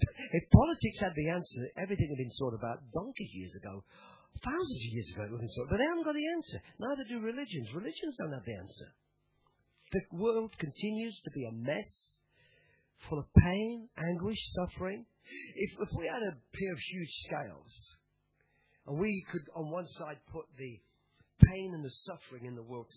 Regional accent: England, United Kingdom; now in Perth, Australia; I come from England, but I love Australia. I love Perth.

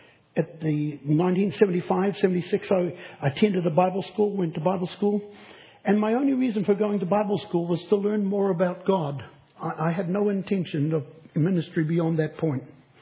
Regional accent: New Zealand; At the age of 18, the wonderful age of 18, as a Kiwi boy, I came across a little young lady who I thought was quite nice.

